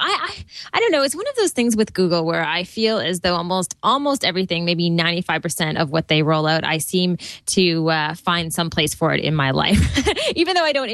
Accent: Toronto, Ontario, Canada; from Toronto, Ontario, Canada.

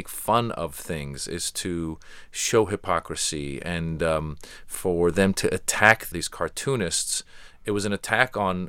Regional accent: Iran; I'm originally from Iran myself

